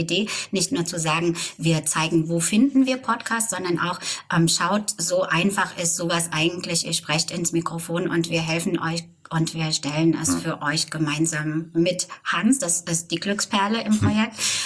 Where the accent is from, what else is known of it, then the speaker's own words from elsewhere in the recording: Germany; wir sind stolz auf unsere Rhön, wir sind stolz auf unsere Mundart, wenn wir sprechen, wollen wir sprechen und wir wollen in Mundart sprechen.